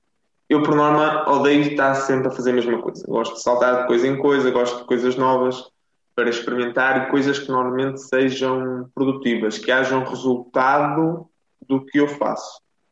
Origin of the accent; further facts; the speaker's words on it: São João de Ver, Aveiro, Portugal; na minha terra natal, em São João de Ver